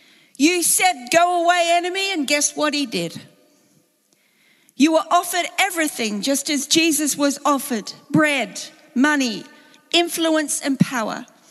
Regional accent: Australia; which in my heart, as an Australian that was brought up on a lovely beach, makes me feel very relaxed.

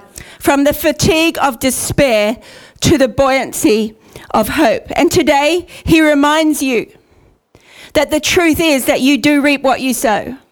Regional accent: Australia; But one of my filters is I'm Australian.

